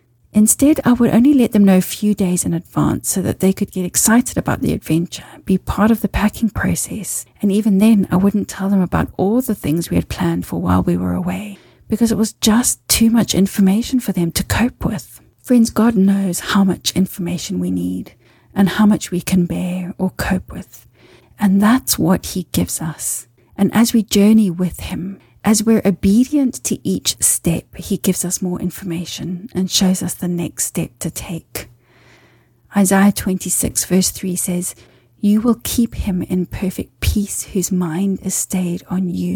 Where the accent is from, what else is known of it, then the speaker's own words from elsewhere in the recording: Zimbabwe; I grew up in Zimbabwe, and my parents owned a small holiday cottage near Lake Kariba on the Zambezi River.